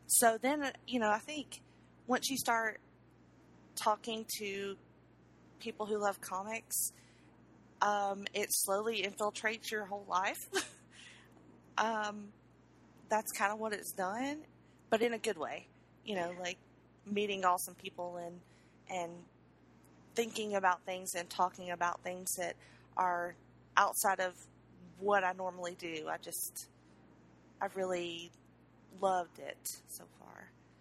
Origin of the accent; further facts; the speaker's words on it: Dothan, Alabama, United States; You know, I'm originally from Dothan, Alabama, born and raised.